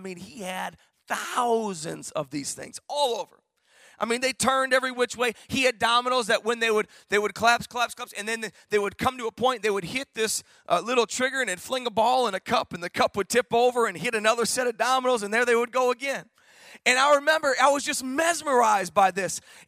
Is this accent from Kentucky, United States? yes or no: no; Michigan, United States; and I was born and raised in Michigan, so I don't know what they call them here, but in Michigan, we had these things called assemblies.